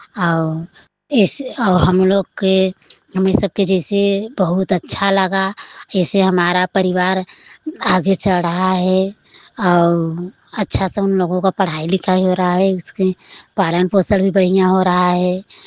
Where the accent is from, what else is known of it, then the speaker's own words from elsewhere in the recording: Bhadohi, Uttar Pradesh, India; और हम हई ग्राम सभा शहर से और हमारा ब्लॉक है और आई और हमारा जिला है भदोही।